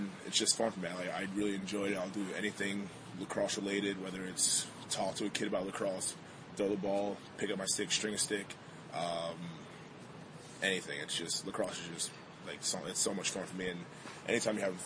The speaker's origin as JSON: {"language": "English", "town": "Huntington", "country": "United States", "tie": "born or raised there", "said": "Yeah, I grew up in Huntington, okay. Born and raised."}